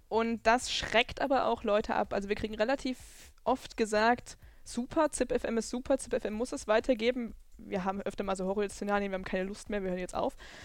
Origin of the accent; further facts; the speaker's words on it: Erfurt, Thuringia, Germany; now in Freiburg, Germany; Ich komme eigentlich aus Erfurt.